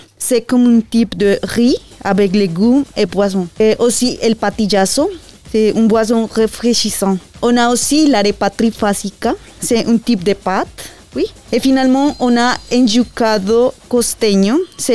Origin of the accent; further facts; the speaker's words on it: Colombia; je viens de Colombie et j'ai 31 ans.